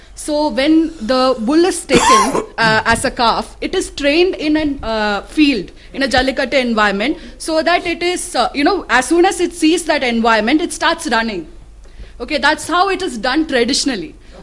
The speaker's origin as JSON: {"language": "English", "region": "Tamil Nadu", "country": "India", "said": "I'm from South India. I'm from Tamil Nadu."}